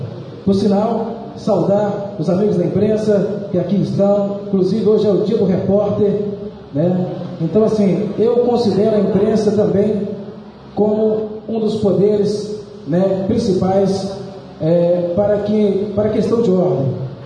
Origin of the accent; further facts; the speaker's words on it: Conceição da Barra, Espírito Santo, Brazil; a gente vem da zona rural. Eu sou filho do assentamento Jundiá, sou de Conceição da Barra.